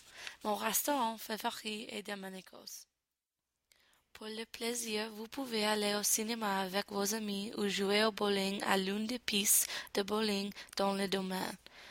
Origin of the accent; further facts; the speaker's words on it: Utica, New York, United States; French is a second language; je suis d'État de New York, ma ville natale est Utica.